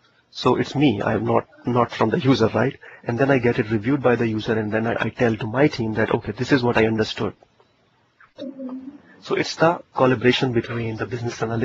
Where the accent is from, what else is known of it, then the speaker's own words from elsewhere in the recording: India; I have been into India. I am an Indian